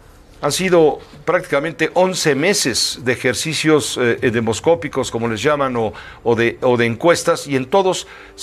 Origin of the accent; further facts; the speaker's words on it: Mexico; todos somos mexicanos